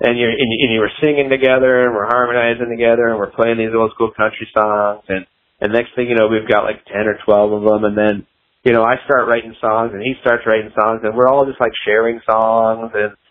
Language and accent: English; Arizona, United States; I grew up in Arizona for one thing, so I grew up in the West, and I kind of grew up as a kid.